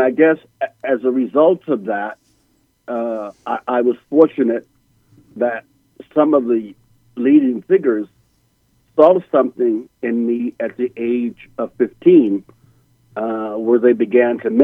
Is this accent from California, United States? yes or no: no; Hattiesburg, Mississippi, United States; I was so looking forward to being involved in my hometown of Hattiesburg.